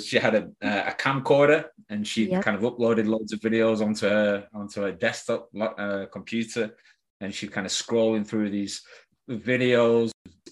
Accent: Preston, North West England, United Kingdom; also born or lived in London, United Kingdom; Yeah, I'm joining you from the northwest of England, a city called Preston. I'm a proud Prestonian.

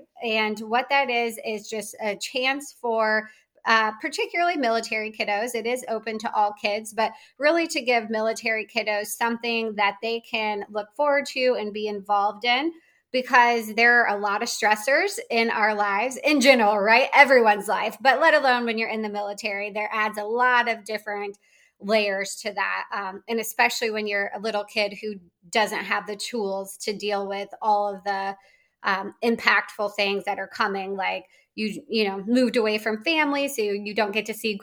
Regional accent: Danville, Illinois, United States; So I'm from Danville, Illinois. So it's a smaller town in Illinois.

